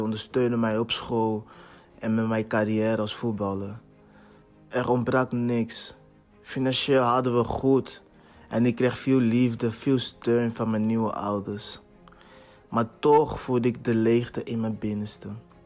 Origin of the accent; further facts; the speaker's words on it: Angola; now in Netherlands; Want het land waar ik vandaan kom, Angola, kregen we niet de gelegenheden die we hier krijgen. Hier in Nederland gingen we naar school